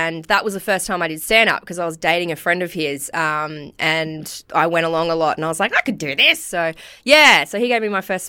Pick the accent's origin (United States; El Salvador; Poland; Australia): Australia; Cooroy, Queensland; No, I grew up in Karoi